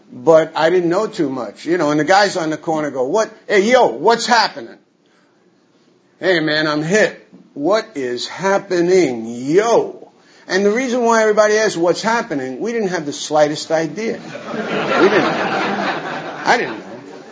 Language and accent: English; New York City, New York, United States; born there; I was born in Bronx, New York City, 1939, baptized, confirmed in Mount Carmel Catholic Church. It was like the hub of Little Italy in the Bronx.